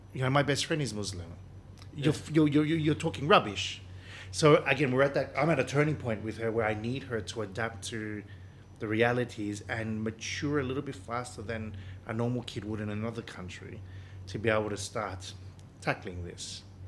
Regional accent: Melbourne, Victoria, Australia; I grew up in Melbourne. I grew up in a very multicultural, religious, diverse, ethnically diverse country and city.

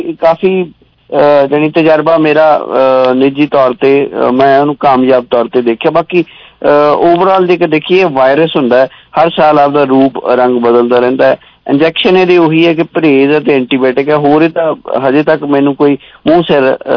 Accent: Punjab, India; ਮੇਰੇ ਪਿੰਡ ਚ ਬਹੁਤ ਹਾਲਾਤ ਗੰਭੀਰ ਹੋਏ ਸੀ, 100 ਤੋਂ ਉੱਤੇ ਵੱਧ ਪਸ਼ੂ ਮਰੇ ਸੀ ਇੱਕ ਲੁਧਿਆਣੇ ਏਰੀਏ ਚ

